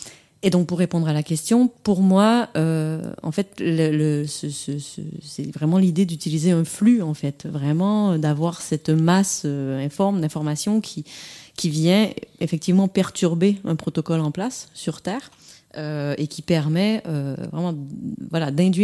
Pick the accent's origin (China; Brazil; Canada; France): Canada; on l'aura compris, je suis canadienne